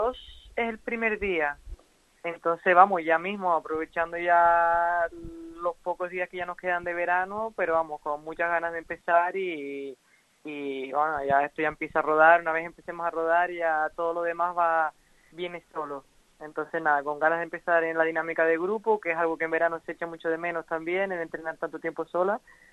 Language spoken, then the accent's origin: Spanish; Canary Islands, Spain; para mí como una canaria más es un orgullo porque encima de eso yo no lo pude vivir, yo me tuve que ir muy joven de mi casa a otra isla